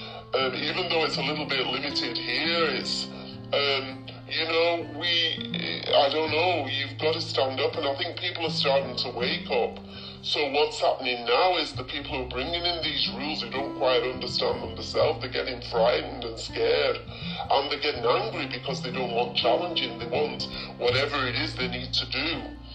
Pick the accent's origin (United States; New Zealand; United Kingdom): United Kingdom; England; now in Cape Town, South Africa; I'm here in Cape Town, but I'm originally from the West, from England.